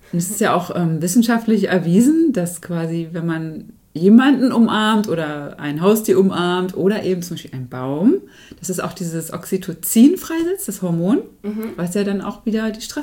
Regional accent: Herzberg am Harz, Lower Saxony, Germany; Also ich bin Herzberg am Harz aufgewachsen.

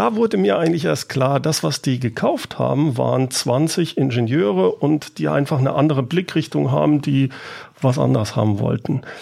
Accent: Karlsruhe, Baden-Württemberg, Germany; born there; also born or lived in Siegen; now in Aachen, Germany; ich bin in Karlsruhe geboren, habe dann in Siegen gelebt und bin seit dem Studium in Aachen. Aber ich fühle mich als Aachener.

